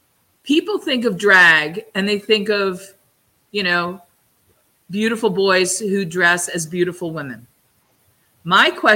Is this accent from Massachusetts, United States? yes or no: yes; Boston, Massachusetts, United States; I grew up in Boston, which is not the most glamorous place in the world.